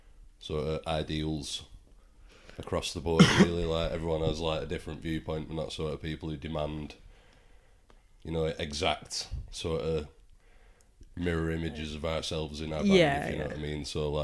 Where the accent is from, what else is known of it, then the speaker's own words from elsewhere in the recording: England, United Kingdom; living and growing up in England, it's sort of like heavily apparent in your face in quite a lot of places, especially during the World Cup.